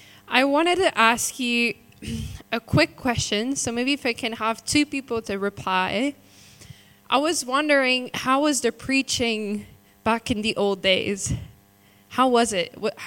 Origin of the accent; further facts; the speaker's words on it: Switzerland; I'm from Switzerland, if you didn't know.